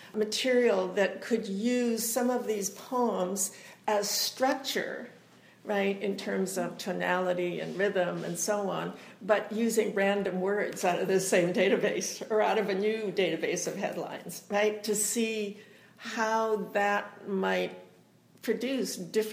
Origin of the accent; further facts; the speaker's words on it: Alberta, Canada; I was originally from Alberta